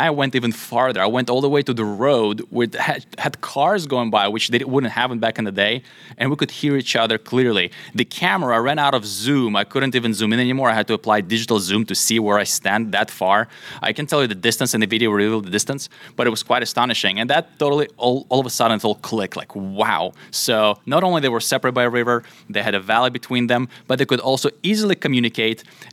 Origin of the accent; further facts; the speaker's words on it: Israel; even though we grew up in Israel, it's the first time in our lives that we are actually at that valley